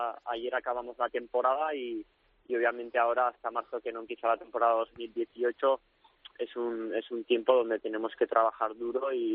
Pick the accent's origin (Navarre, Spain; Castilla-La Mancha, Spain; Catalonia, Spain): Navarre, Spain; Falces; Sí, pues me llevé el pañuelo de falces porque la verdad es que mi pueblo me quiere un montón y me siguen durante todas las carreras